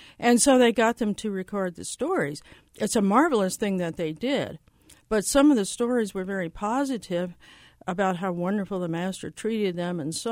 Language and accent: English; New Orleans, Louisiana, United States; I grew up in New Orleans, and I lived in a neighborhood where the white people in that neighborhood, they all had maids.